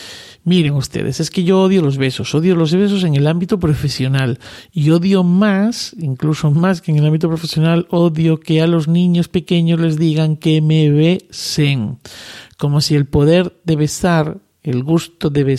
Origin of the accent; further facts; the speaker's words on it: Cáceres, Extremadura, Spain; yo que soy de Cáceres, estoy más cerca del Atlántico, que del Mediterráneo.